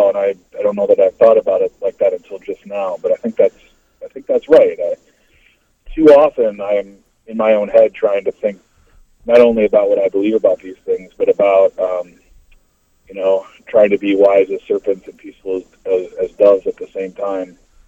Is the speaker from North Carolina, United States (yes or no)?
no; Wisconsin, United States; now in New Jersey, United States; I grew up in Wisconsin, so I'm somewhat aware of what that weather used to be like, but even in New Jersey, it's nothing like